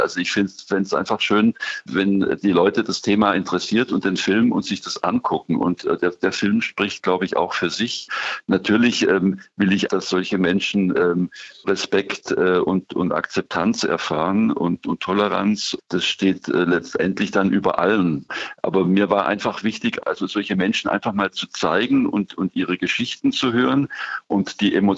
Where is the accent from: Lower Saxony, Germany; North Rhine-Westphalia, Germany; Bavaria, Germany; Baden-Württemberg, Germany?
Baden-Württemberg, Germany; in einer ländlichen oder kleinstädtischen Gegend in Oberschwaben